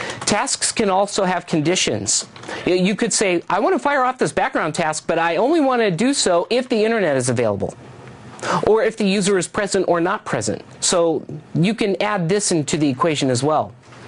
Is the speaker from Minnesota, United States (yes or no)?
no; Arizona, United States; You know, I'm from Arizona.